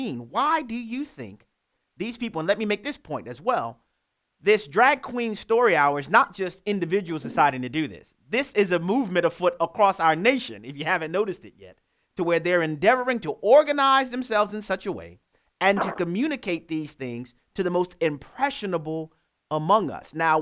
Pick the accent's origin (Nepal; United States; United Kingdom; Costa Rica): United States; New Orleans, Louisiana; even in New Orleans, my hometown, unfortunately.